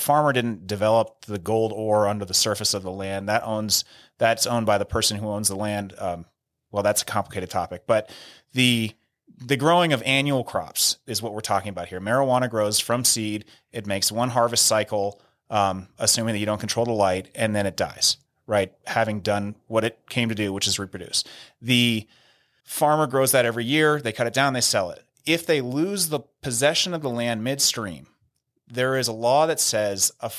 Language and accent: English; Mill Valley, California, United States; from Northern California, I'm kind of steeped in cannabis culture. And I'm not just saying that. Like I'm from Mill Valley, California, which is in Marin County.